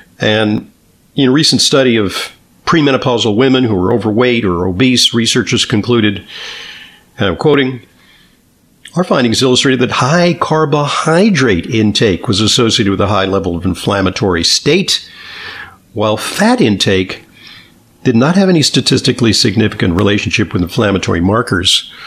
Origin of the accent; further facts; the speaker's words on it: Missouri, United States; I just said, I don't believe this. I'm from Missouri. I am not convinced.